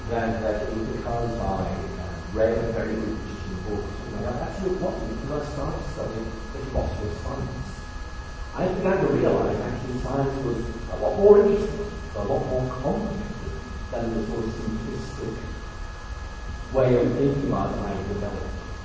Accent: Northern Ireland, United Kingdom; I grew up in Bourne, and I was studying the sciences, and Northern Ireland back in the late 60s

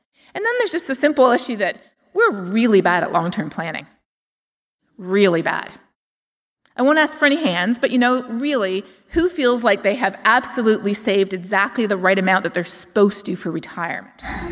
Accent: Toronto, Ontario, Canada; I grew up in Toronto, and I remember my family talking about Hurricane Hazel, even though it happened decades before I was born.

